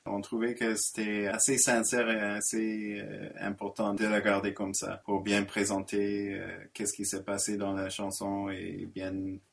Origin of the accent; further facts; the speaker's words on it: Alberta, Canada; French is a second language; moved away as an adult; now in Montreal, Canada; j'ai grandi en Alberta, en fait. Français, c'est une récente addition, mais pas si récente. J'ai pas trop d'excuses, mais bon, ça fait quand même presque 20 ans que je suis à Montréal. Mais oui, j'ai grandi en Alberta.